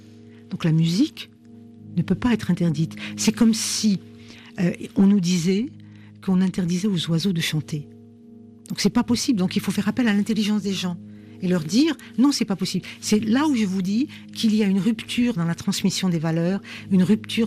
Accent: Algeria; now in France; je suis binationale, donc je ne suis pas dans le reniement de mes origines. Donc, je les assume. Je suis algérienne et française en même temps. Mais je vis en France et je suis citoyenne française.

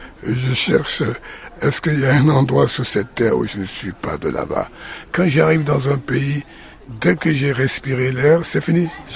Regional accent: Abengourou, Comoé, Côte d’Ivoire; comme on dit chez nous, de ma ville natale de l'Indénié à Ben Gourou

